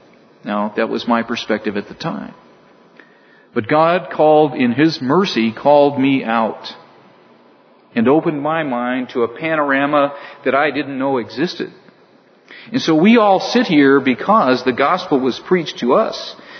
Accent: California, United States; Now for me, I grew up in California

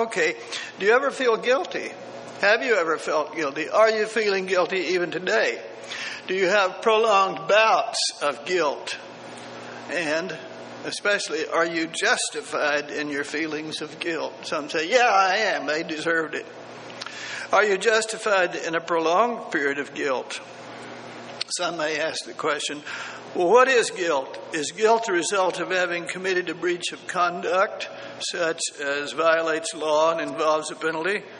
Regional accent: Texas, United States; I grew up in Texas harvesting things in the cotton field

